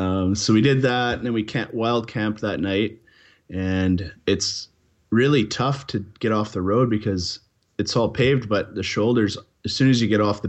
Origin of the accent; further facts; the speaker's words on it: British Columbia, Canada; I'm from Vancouver Island, we have monster trees here.